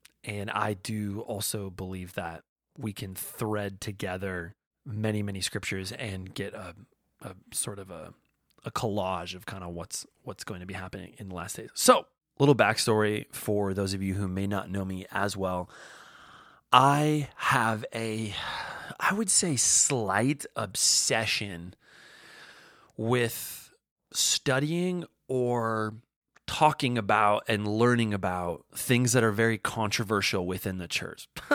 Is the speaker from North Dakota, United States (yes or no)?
yes; North Dakota, United States; I remember going to the Left Behind movie at this like dollar movie theater in my hometown in North Dakota